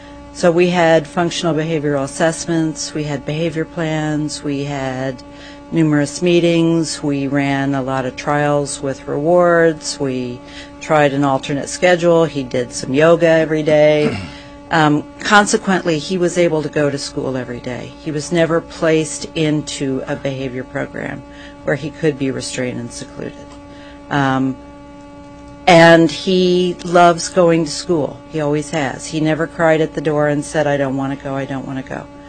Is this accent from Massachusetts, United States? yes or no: no; Anchorage, Alaska, United States; I'm from Anchorage, Alaska.